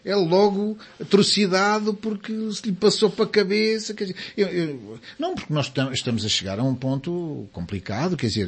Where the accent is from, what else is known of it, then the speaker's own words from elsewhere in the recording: Portugal; Eu, que sou português, mas sou um português desse tipo, estava longe